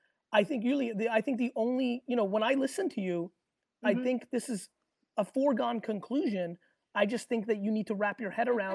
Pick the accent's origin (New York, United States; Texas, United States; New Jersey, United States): New Jersey, United States; Edison; when I was growing up in Edison, New Jersey, my mom used to buy pomegranates